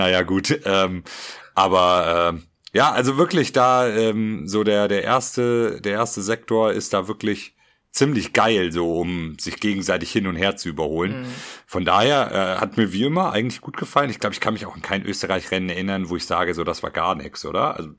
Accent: Germany; Für uns als Deutsche ist es auch noch nah dran.

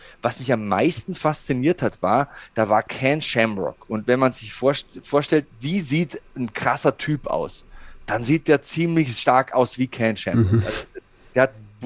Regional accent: Passau, Bavaria, Germany; now in Munich, Germany; Ja, bei uns in Passau gab es einen Boxverein, aber das war's.

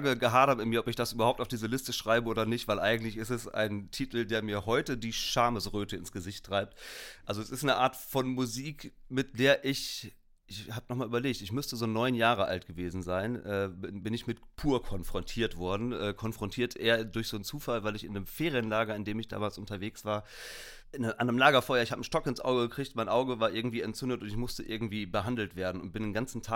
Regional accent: North Rhine-Westphalia, Germany; Nee, ich komme gebürtig aus der Nähe von Bielefeld, Ostwestfalen.

